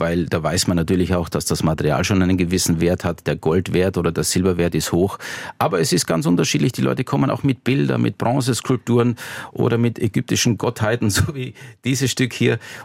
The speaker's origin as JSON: {"language": "German", "region": "Styria", "country": "Austria", "tie": "born or raised there", "also_born_or_lived": "Innsbruck"}